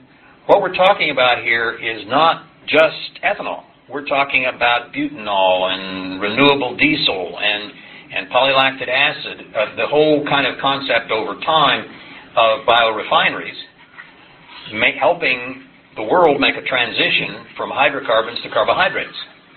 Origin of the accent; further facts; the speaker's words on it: Oklahoma, United States; just the way a hillbilly in my home state of Oklahoma might have used corn stalks and corn stover to burn underneath his still